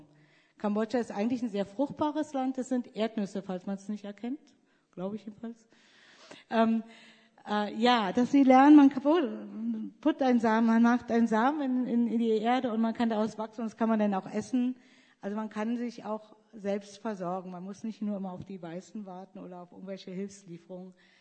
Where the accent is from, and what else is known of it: Germany; moved away